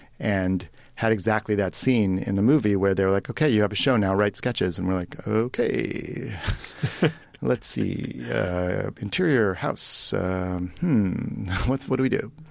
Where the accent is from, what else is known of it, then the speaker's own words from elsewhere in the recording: Ohio, United States; this Doug Kenny grew up near where I grew up in Ohio and moved to the East Coast to sort of try to mix in with the East Coast world as I did